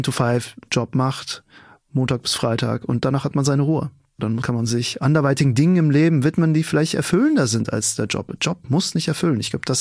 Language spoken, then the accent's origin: German; Frankfurt, Hesse, Germany; ich bin aus Frankfurt